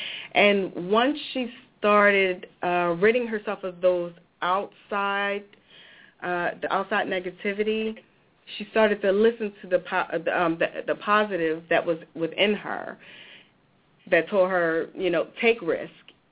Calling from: Ambler, Pennsylvania, United States; I'm calling from Ambler, Pennsylvania.

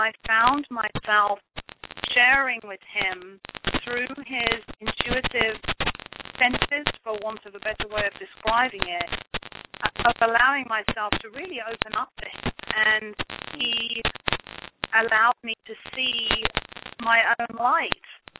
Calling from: Escanaba, Michigan, United States; I'm calling from Escanaba in Michigan.

